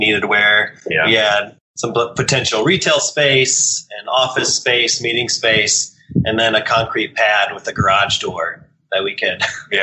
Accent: Indiana, United States; now in Denver, United States; I grew up in Indiana and met my wife in Virginia. And then we traveled across the country and settled in Denver for the last 5 years.

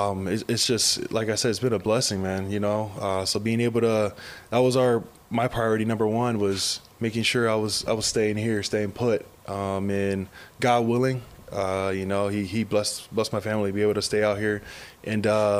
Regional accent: Hawaii, United States; we're both from the West Coast, and I'm from Hawaii

